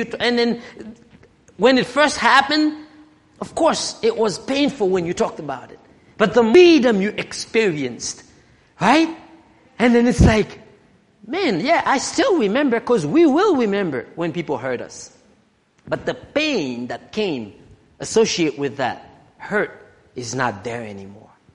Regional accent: Haiti; English is a second language; I mean, I grew up in Haiti. We grew up under, when I was littler.

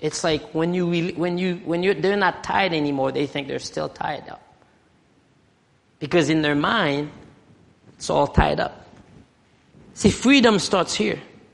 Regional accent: Haiti; English is a second language; I mean, I grew up in Haiti. We grew up under, when I was littler.

